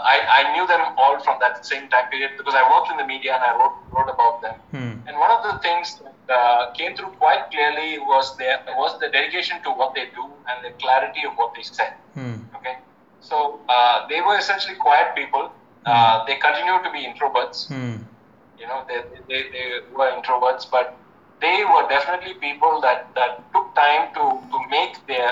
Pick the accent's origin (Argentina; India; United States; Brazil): India; Chennai, Tamil Nadu; now in Thiruvananthapuram, India; I knew him when I was growing up in Chennai, right? And for the last decade, I knew him here in Trivandrum.